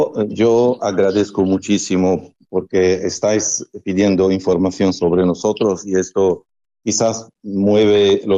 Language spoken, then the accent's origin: Spanish; Lebanon; Spanish is a second language; también mucha gente de mi país ya viven en América Latina, libaneses de origen libanesa, que llaman los turcos.